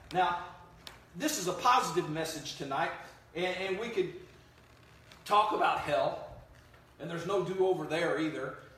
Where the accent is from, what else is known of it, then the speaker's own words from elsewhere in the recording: Columbus, United States; I grew up in East Columbus. And back when I was growing up, way back when, East Columbus wasn't that bad of a...